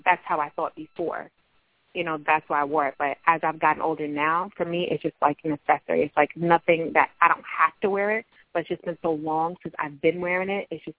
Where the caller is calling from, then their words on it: Long Island, New York, United States; I'm from Long Island.